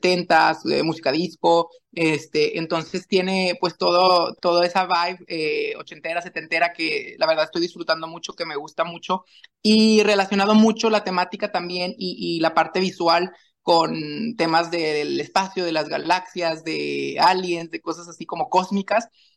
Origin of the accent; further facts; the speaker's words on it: Saltillo, Coahuila, Mexico; now in Monterrey, Mexico; En realidad yo soy de Saltillo, como bien lo comentas, pero ahorita estoy radicando en la ciudad de Monterrey.